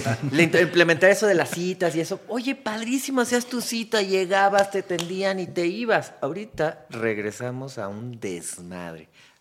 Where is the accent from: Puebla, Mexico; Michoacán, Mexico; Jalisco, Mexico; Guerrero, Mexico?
Jalisco, Mexico; Guadalajara; now in Morelos, Mexico; Fíjate que adoptado en Morelos, pero soy tapatío.